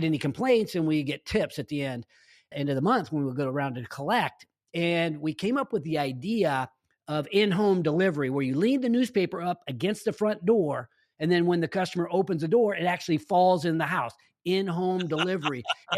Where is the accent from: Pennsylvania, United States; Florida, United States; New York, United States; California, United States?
California, United States; Roseville; now in Loomis, United States; Yeah, I grew up in Roseville and I live in Loomis today, so I haven't gone too far.